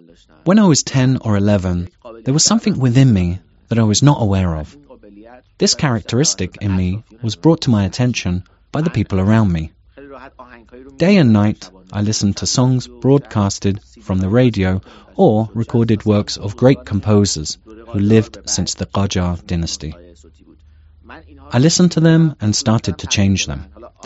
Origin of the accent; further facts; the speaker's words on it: Tehran, Tehran Province, Iran; English is a second language; I was born in Tehran on April 10, 1984. I grew up in a cultural family.